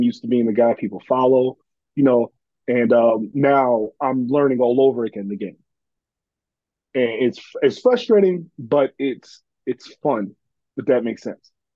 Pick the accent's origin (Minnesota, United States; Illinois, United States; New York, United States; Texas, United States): New York, United States; So me being a New Yorker and her being from El Paso, Kansas is literally in the middle.